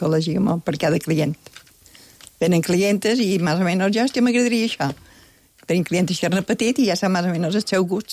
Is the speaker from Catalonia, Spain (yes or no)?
no; Manacor, Balearic Islands, Spain; Jo som de Manacor